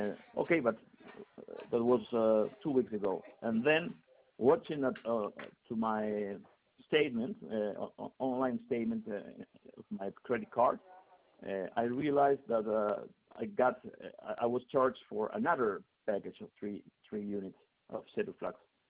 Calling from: Lima, Peru; first language Spanish; English is a second language; I'm calling from Lima, Peru. So my language is Spanish. So please be patient about my poor English.

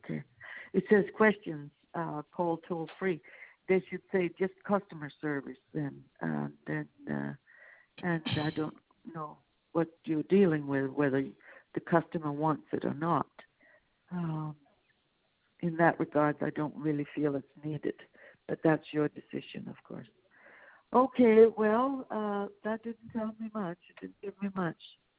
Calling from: Denmark; I'm calling from Denmark.

